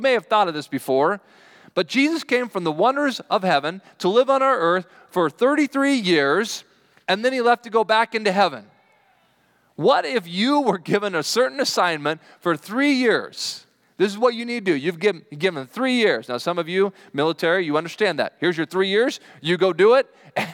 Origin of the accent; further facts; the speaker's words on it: Kansas, United States; now in Rapid City, United States; I had never been to South Dakota. I grew up in Kansas.